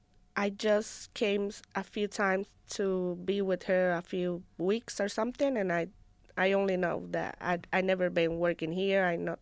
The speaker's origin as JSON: {"language": "English", "country": "Puerto Rico", "tie": "born or raised there", "second_language": "English", "moved": "as an adult", "lives_now": "United States", "said": "Hi, I'm from Puerto Rico. Grow over there, and I came like a year and a half because of the hurricane."}